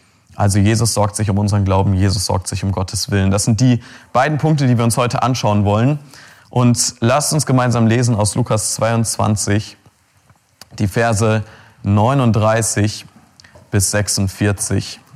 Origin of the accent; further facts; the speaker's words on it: Munich, Bavaria, Germany; Ich komme aus München, aus der Freien Evangelischen Gemeinde München-Mitte